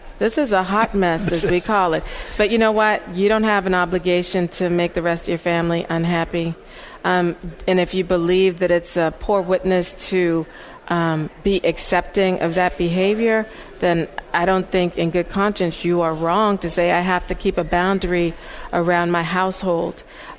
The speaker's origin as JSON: {"language": "English", "town": "Charleston", "region": "South Carolina", "country": "United States", "said": "I'm originally, though, a Southern girl. I'm from Charleston, South Carolina."}